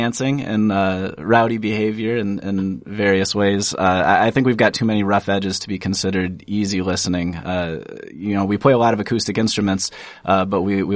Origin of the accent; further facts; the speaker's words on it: Quasqueton, Iowa, United States; So I'm originally from Northeast Iowa, a really small town called Quasquin. It's about 550 people in Northeast Iowa in Buchanan County, so very rural upbringing.